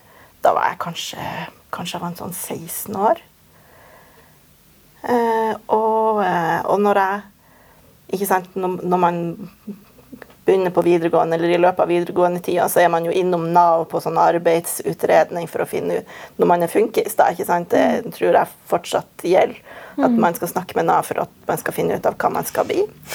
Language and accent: Norwegian; Northern Norway, Norway; accent: northern Norwegian; jeg er noe i tøtta som vokste opp i nord, som dere kanskje hører på dialekten min.